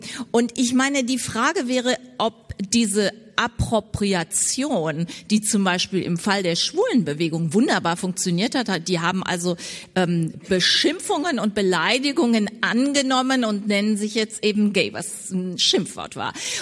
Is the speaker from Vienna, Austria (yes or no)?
yes; Vienna, Austria; ich definiere meine Heimat Wien gerade als die multikulturellste Stadt in Österreich.